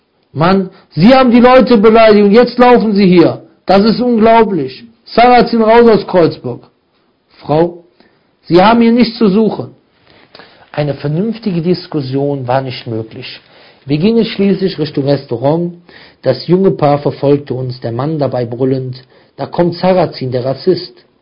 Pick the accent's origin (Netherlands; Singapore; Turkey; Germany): Turkey; Ein Verkäufer, ich bin Türke.